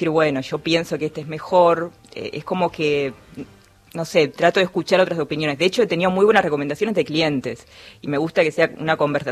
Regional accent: Remedios de Escalada, Buenos Aires Province, Argentina; Yo soy del conurbano, de Remedio de Escalada.

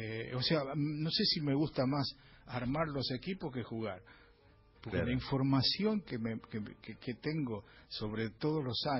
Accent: Tucumán, Argentina; yo cuando era chico en Tucumán jugaba con tapitas.

